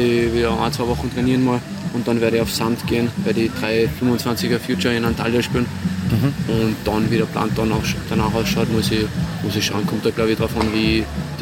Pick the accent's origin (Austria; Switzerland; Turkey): Austria; Salzburg; in Salzburg, in meiner Heimat